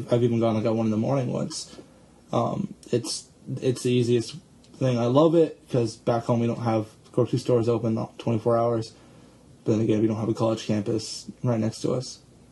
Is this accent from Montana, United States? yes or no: no; San Diego, California, United States; I'm from San Diego, California.